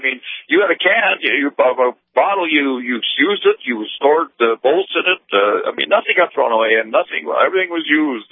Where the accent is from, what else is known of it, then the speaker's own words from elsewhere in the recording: North Dakota, United States; I'm a farmer from Central North Dakota, and I give a shout-out to the farmers.